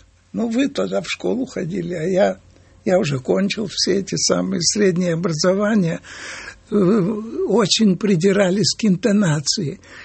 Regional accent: Odesa, Odesa Oblast, Ukraine; born there; я родился в Одессе, по-еврейски разговаривать не умею, тем не менее, во дворе дома, в котором я родился, внизу была синагога

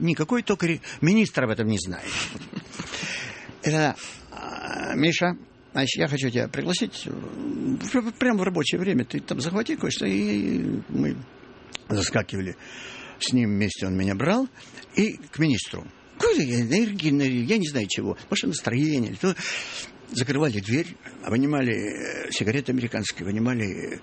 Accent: Odesa, Odesa Oblast, Ukraine; Я же приехал из Одессы

